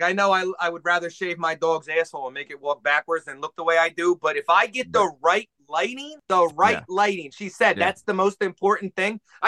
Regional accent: Pennsylvania, United States; We're obviously, we grew up on the East Coast. We're outside of Philadelphia. So we all grew up in like little boroughs that have 30 guys that we've known since elementary school.

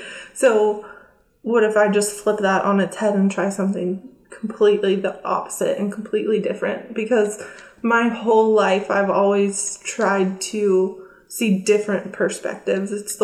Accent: California, United States; I grew up in California by San Francisco.

